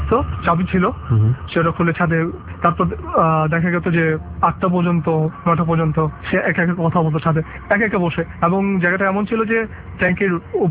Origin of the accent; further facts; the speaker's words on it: Dhaka, Dhaka Division, Bangladesh; আমি ধানমন্ডি জিগাতলা থেকে এসেছি।